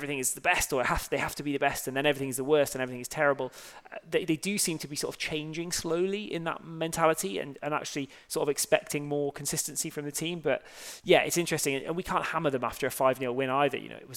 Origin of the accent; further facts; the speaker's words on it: Cheltenham, South West England, United Kingdom; As are my hometown Cheltenham, by the way, who scored their first goal of the season this weekend in a 1-1 draw against Derby.